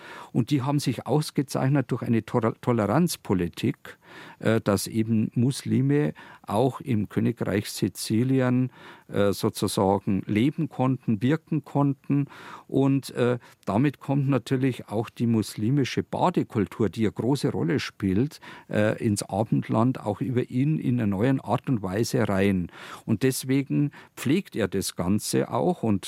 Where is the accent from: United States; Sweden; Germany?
Germany; Landshut, Bavaria; Und das Zentrum damals war nichts anderes als meine Heimatstadt Landshut.